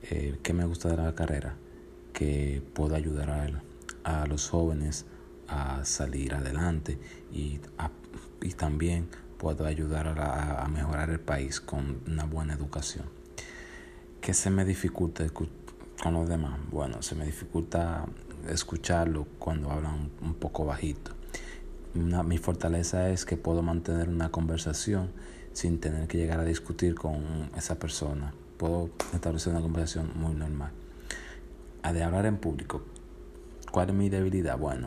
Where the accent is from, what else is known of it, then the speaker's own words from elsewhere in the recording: Santiago de los Caballeros, Santiago, Dominican Republic; soy de Santiago, específicamente La Herradura.